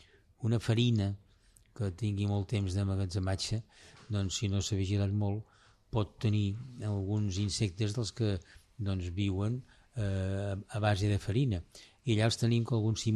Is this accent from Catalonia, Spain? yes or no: yes; Badalona, Catalonia, Spain; jo sóc de Badalona